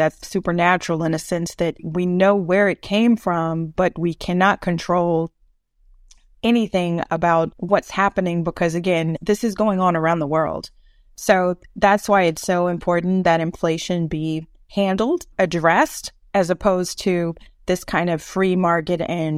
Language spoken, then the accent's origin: English; Eunice, Louisiana, United States; now in Houston, United States; shout out to my hometown of Eunice, Louisiana, we don't call it inflation